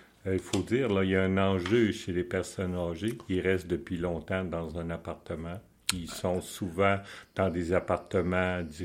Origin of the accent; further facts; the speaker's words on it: Coaticook, Quebec, Canada; je suis de Quaticook, là, je reste à Quaticook, oui.